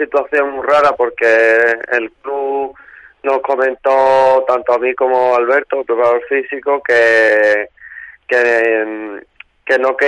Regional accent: Málaga, Andalusia, Spain; yo soy de Málaga y yo lo conocía futbolísticamente

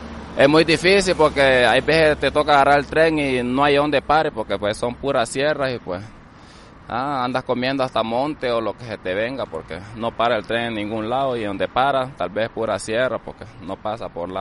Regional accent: Puerto Cortés, Cortés, Honduras; De Puerto Cortés, Honduras.

